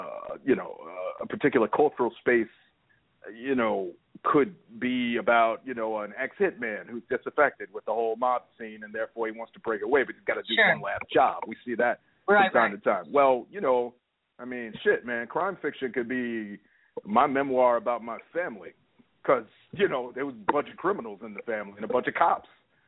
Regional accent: Chicago, Illinois, United States; I'm recognized as being a Chicagoan, you know, and writing, you know, quintessential Chicago stories more so than anything else.

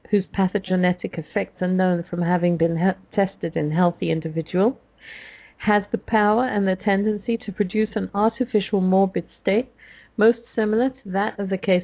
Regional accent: Hungary; accent: Hungarian; English is a second language; I call it antipathic, enantiopathic, or palliative, but that's because I'm not using my Hungarian accent today.

